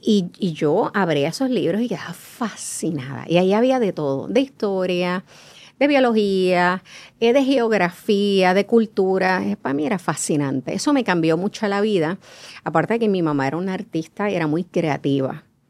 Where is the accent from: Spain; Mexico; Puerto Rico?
Puerto Rico; Mayagüez; Yo soy natural de Mayagüez. Mi papá es natural de Cabo Rojo y mi mamá de Aguada, así que soy del oeste.